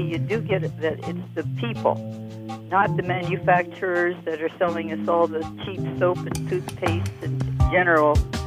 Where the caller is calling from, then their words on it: Bellingham, Washington, United States; from Bellingham, Washington.